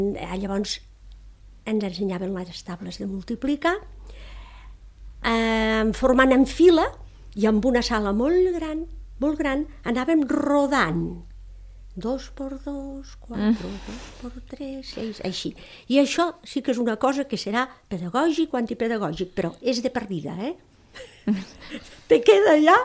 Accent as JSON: {"language": "Catalan", "town": "Falset", "region": "Catalonia", "country": "Spain", "tie": "born or raised there", "also_born_or_lived": "Caspe", "said": "Jo vaig néixer a Casp, província de Saragossa."}